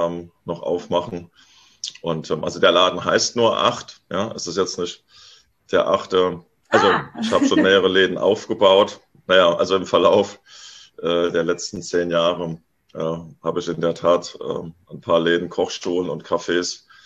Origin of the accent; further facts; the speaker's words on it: Hesse, Germany; bin jetzt nach 10 Jahren unterwegs sein wieder hier zurück an die Hessische Bergstraße, wo ich aufgewachsen bin.